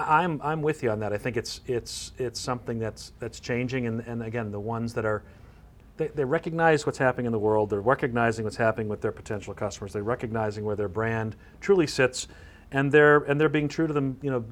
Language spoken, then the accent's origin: English; Boston, Massachusetts, United States; Well, I'm a Boston guy originally.